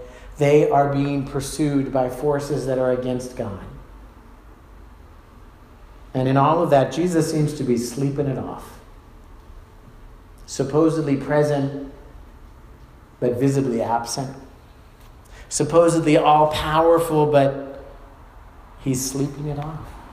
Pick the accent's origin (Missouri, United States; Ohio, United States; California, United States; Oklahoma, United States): California, United States; Sacramento; I like to think of it that way since I'm from Sacramento